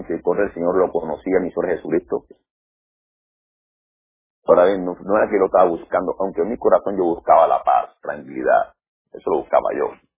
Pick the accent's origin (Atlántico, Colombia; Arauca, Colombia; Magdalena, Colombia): Magdalena, Colombia; Santa Marta; la tierra mía, en la costa colombiana. Él era Valledupar, yo soy Santa Marta, Samario soy yo